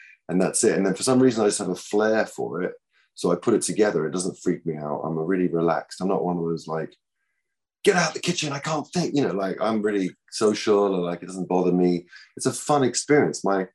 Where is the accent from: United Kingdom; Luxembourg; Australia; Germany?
United Kingdom; England; now in United States; I think the being English, you know, always it's good fun, especially being here in America